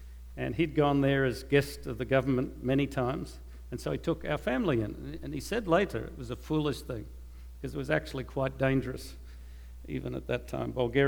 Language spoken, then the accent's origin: English; Australia; I came from Australia, but I think everybody in the Western world knows that the United States